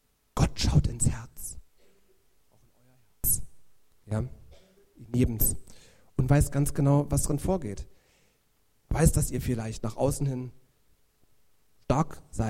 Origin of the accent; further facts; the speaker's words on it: Berlin, Germany; Ich bin von Lichterfelde an Lichtenrade gezogen, das ist ein anderer Stadtteil von Berlin.